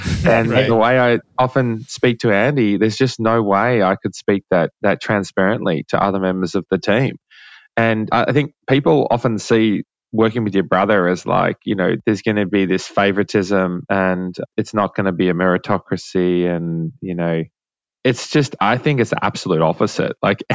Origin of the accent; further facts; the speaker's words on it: Australia; now in United States; our experience growing up in Australia.